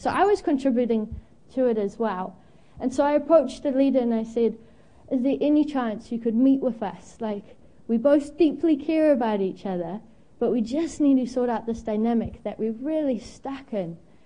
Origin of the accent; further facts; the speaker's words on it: Zimbabwe; now in New Zealand; So I have a weird accent. I'm from Zimbabwe, but Zimbabweans don't actually pick it, which is weird.